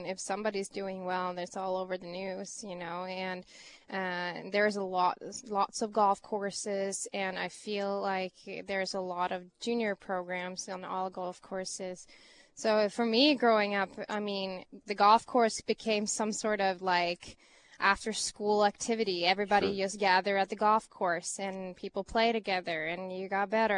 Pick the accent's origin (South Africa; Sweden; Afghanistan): Sweden; now in United States